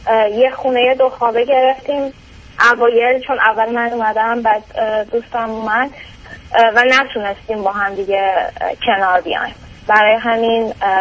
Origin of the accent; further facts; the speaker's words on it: Iran; moved away as an adult; الان 5 سال تقریبا هست که از ایران اومدیم.